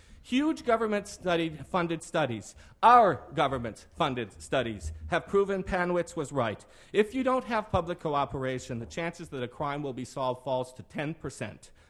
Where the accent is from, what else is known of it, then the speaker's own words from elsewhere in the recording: Iran; English is a second language; moved away; I grew up in Iran under the Shah.